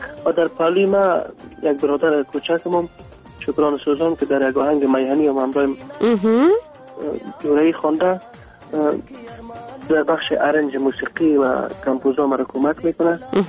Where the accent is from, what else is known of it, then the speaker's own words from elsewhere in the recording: Kabul, Afghanistan; born there; در کابل متولد شدیم، اما تمام افغانستان دوست دارم. همیشه فکر میکنم از پنجشیر، قندهار، پکتیا، لغمان، از تمامش هستم